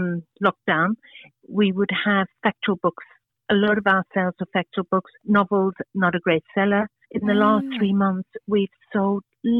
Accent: South Africa; moved away as an adult; because we came from South Africa 20 years ago.

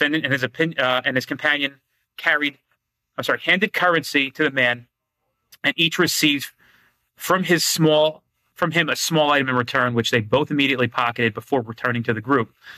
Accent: Woodbridge, New Jersey, United States; which I know because I grew up in Woodbridge, I know that area very well

